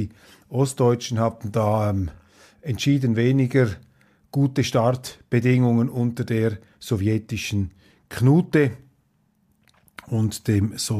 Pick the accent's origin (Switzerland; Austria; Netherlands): Switzerland; Und ich muss Ihnen sagen, als Schweizer, ich bin ja da neutraler Schiedsrichter